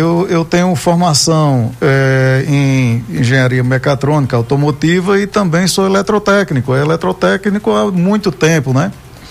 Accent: Caicó, Rio Grande do Norte, Brazil; Nós somos aqui de Caicó

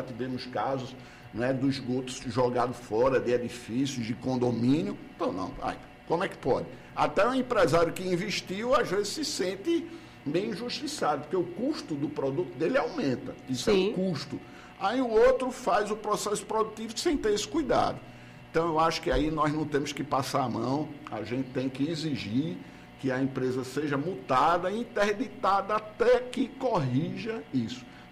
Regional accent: Recife, Pernambuco, Brazil; now in Petrolina, Brazil; eu me orgulho muito de morar em Petrolina. Eu sou de Recife, moro aqui.

